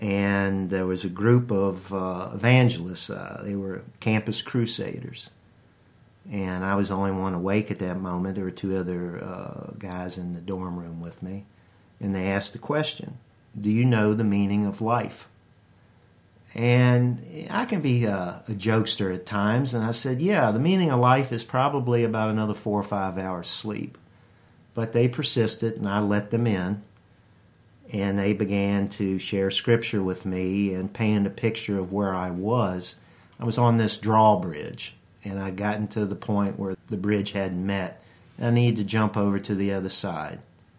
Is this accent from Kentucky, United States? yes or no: no; Harrisonburg, Virginia, United States; born there; I was born in Harrisonburg. Lived in Harrisonburg since 1974, but before that point, I lived in 8 different places. My family moved around a lot.